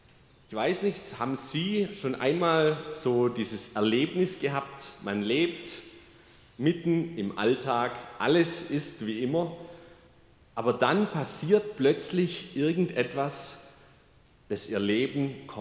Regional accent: Dagersheim, Baden-Württemberg, Germany; Ich komme aus Dagersheim, aus dem Nachbarort.

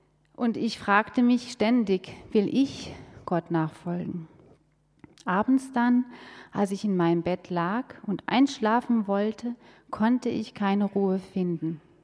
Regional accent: Hesse, Germany; Ich war 11 Jahre alt, als ich eine Kinderbibelwoche besuchte in einer Nachbargemeinde in meiner Heimat in Hessen.

